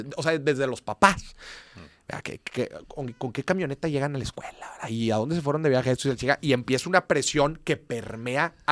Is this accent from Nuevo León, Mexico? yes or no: yes; Monterrey, Nuevo León, Mexico; Todos aquí somos de Monterrey, tú eres de Saltillo.